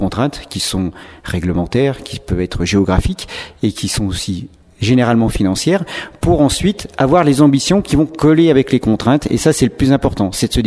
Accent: Auvergne-Rhône-Alpes, France; Donc on est des Savoyards et on n'est que 6 personnes.

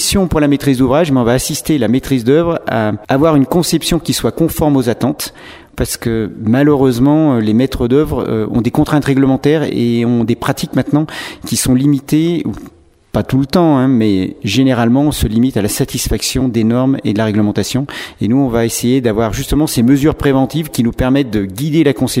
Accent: Auvergne-Rhône-Alpes, France; Donc on est des Savoyards et on n'est que 6 personnes.

